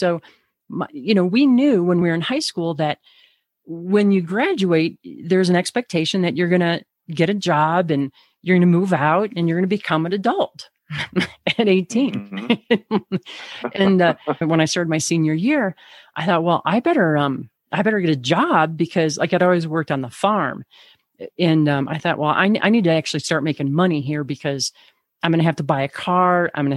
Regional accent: Missouri, United States; we were in Missouri, and my hometown in Missouri, but I didn't live in town, but the nearest town, we had, like, I don't know, 9,000 people. So it was a small town.

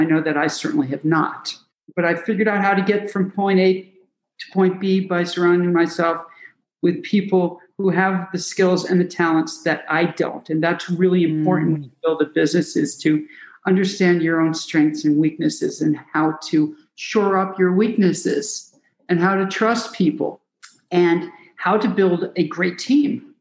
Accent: New Haven, Connecticut, United States; now in Chicago, United States; And our pizza is modeled after the pizza that I grew up eating in New Haven, Connecticut, which is thin crust, and you fold it and fold it.

